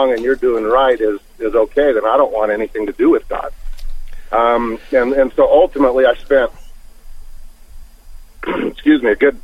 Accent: Utah, United States; I grew up in in Utah, which at the time I grew up was probably at least 90% LDS

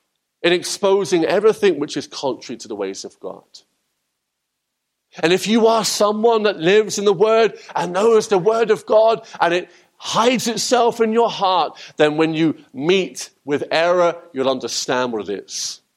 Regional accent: England, United Kingdom; That is like me, as an English person, celebrating the 4th of July.

